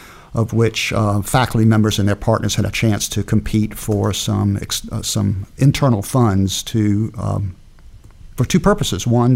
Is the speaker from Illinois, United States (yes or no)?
no; Wisconsin, United States; a teacher at Eau Claire High School in the early 80s. But I had the good fortune of returning to my home state 2 years or so ago